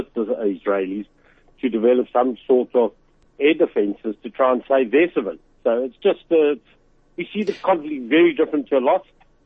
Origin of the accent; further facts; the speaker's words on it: South Africa; I think for us as South African jury, the frustration with the ANC, with the EFF, and then of course with government